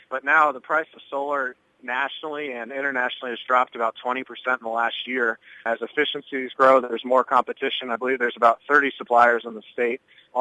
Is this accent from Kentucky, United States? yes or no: no; Columbus Junction, Iowa, United States; I'm actually from Columbus Junction.